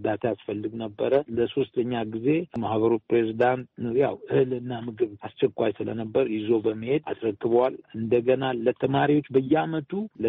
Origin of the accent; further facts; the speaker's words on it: Sebeta, Oromia, Ethiopia; እኔ ራሴ ሰበታ ነኝ።